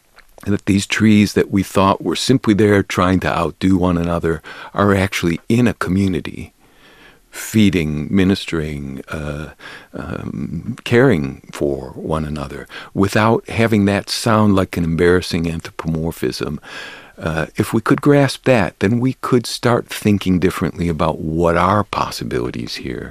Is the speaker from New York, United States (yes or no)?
no; Chicago, Illinois, United States; moved away; also born or lived in Boston; I was born in Chicago and grew up there before moving abroad, and I came back to Illinois to finish school. I then moved to Boston and worked for many years there.